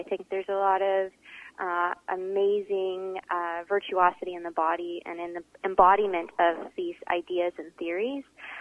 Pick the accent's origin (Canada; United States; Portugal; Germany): Canada; Toronto, Ontario; growing up in Toronto, there's a lot of older houses there.